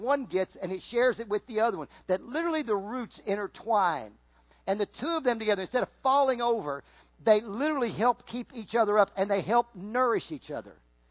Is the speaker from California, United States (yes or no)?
yes; Riverside, California, United States; born there; I was born in Riverside, California.